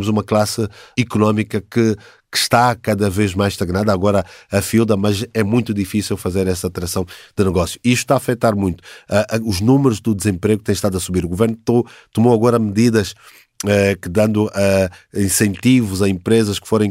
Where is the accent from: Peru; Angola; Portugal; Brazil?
Angola; Eu sou de Angola